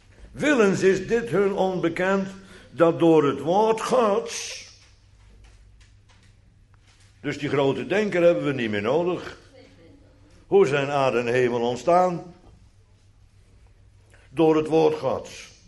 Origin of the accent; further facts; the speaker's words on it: Almere, Flevoland, Netherlands; accent: Almere; En excuses voor mijn Almeerse accent.